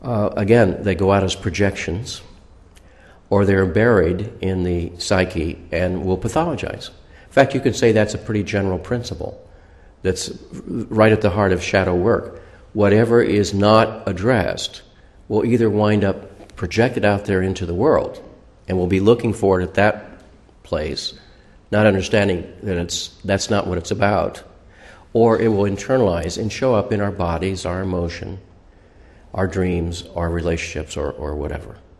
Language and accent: English; Springfield, Illinois, United States; And I grew up in Springfield, Illinois, so that's Lincoln country, as you know.